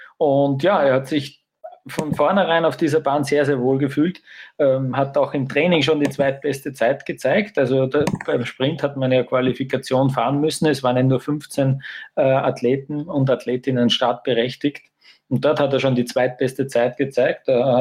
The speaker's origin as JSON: {"language": "German", "country": "Austria", "said": "Auch wenn mir der Kai aus der Kiste als Österreicher nicht viel sagt"}